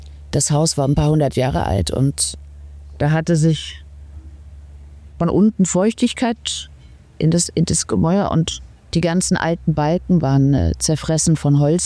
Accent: Berlin, Germany; Ich bin halt, ich bin in Wilmersdorf geboren

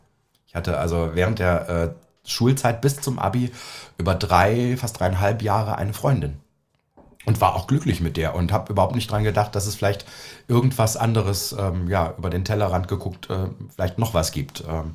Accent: Naumburg, Saxony-Anhalt, Germany; Na ja, also es hat Stadtrecht. Also ich komme aus Naumburg an der Saale.

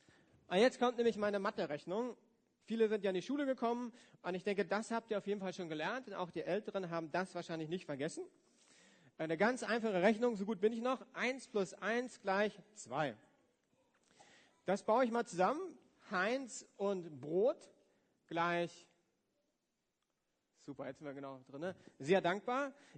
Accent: West Germany, Germany; Ich komme ja aus dem Westen, von daher haben wir auch geschickt

